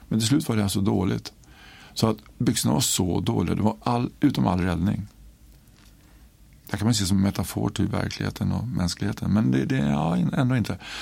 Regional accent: Stockholm, Stockholm County, Sweden; jag var bortskämd unge från Stockholm kan man säga, jag bodde i Kalmar då

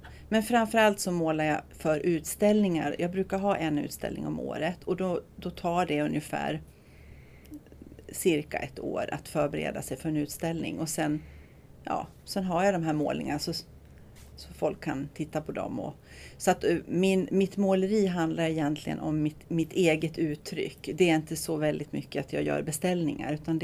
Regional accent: Sandviken, Gävleborg County, Sweden; now in Visby, Sweden; Och sen när jag började skolan så flyttade vi till Sandviken utanför Gävle. Så där växte jag upp. Och jag bor sedan 12 år på Gotland då i Visby.

